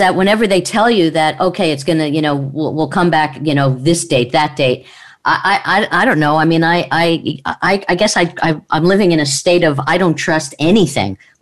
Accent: Long Island, New York, United States; I know, but I grew up in Long Island, and I went to summer camp.

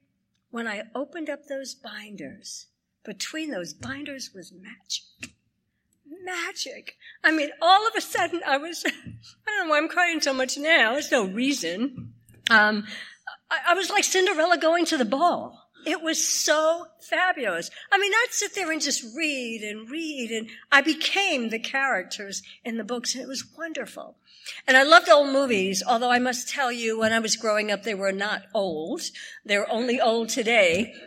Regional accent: the South, United States; I grew up in the South during the time of lynchings.

